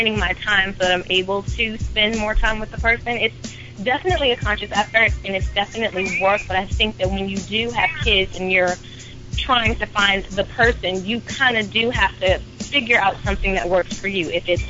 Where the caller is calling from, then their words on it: District Heights, Maryland, United States; I'm calling from District Heights.